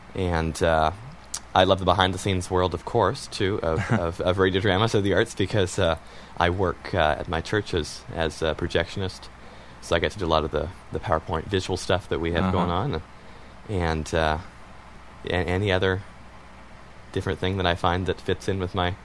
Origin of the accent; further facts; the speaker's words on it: Alberta, Canada; I'm from Canada, for people that don't know, Alberta.